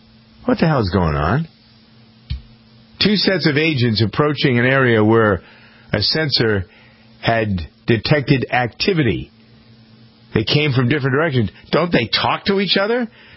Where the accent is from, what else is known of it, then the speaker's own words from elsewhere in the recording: Framingham, Massachusetts, United States; That started here in my hometown of Framingham with a compounding center.